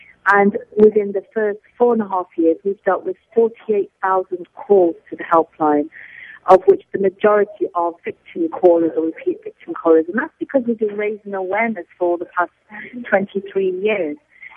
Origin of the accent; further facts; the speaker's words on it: England, United Kingdom; born there; I was born in England.